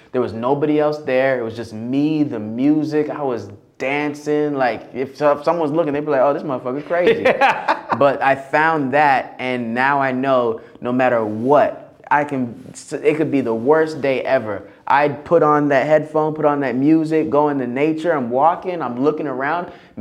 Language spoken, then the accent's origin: English; Florida, United States; because I'm from Florida, we ain't meditating, bro.